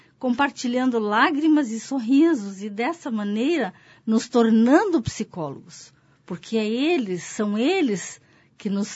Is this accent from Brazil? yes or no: no; Italy; Eu sou italiana, falo um pouco com as mãos.